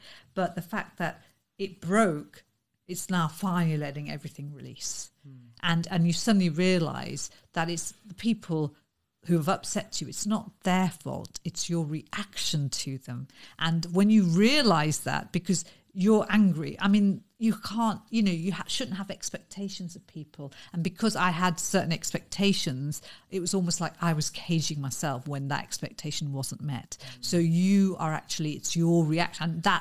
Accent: United Kingdom; because I'm Indian as well as British, because I was born and bred here

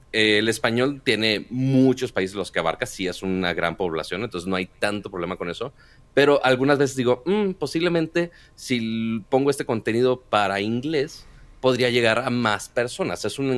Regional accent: Monterrey, Nuevo León, Mexico; Porque yo soy de Monterrey, la ciudad más fea de Texas.

